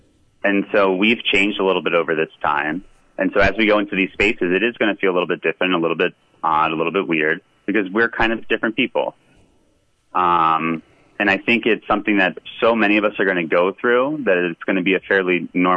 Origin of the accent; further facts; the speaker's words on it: New Jersey, United States; also born or lived in New Orleans / Miami; now in Michigan, United States; I'm from New Jersey originally. I spent 10 years in New Orleans, going to school, grad school, med school. I did training in Miami, and I moved to Michigan this past year